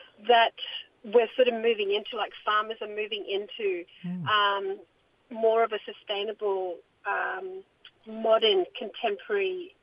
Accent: Western Australia, Australia; now in Cairns, Australia; I'm from the East Kimberley of Western Australia. My mum, my mob are the Jaru, Wollongong, Nyarrangan people from beautiful. East Kimberley.

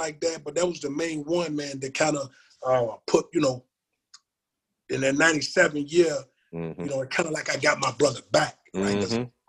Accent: Charlotte, North Carolina, United States; And for me, man, like, growing up in West Charlotte, man, me and my brother always

